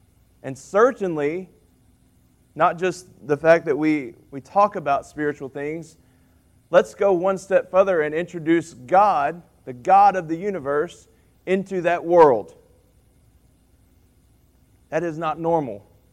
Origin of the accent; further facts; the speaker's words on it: Texas, United States; born there; Born in June in East Texas, and so it was probably hot from the very beginning